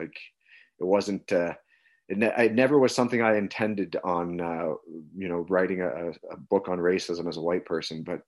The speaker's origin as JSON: {"language": "English", "town": "Wallaceburg", "region": "Ontario", "country": "Canada", "tie": "born or raised there", "said": "he visited my hometown of Wallaceburg, Ontario, which is in Chatham, Kent here"}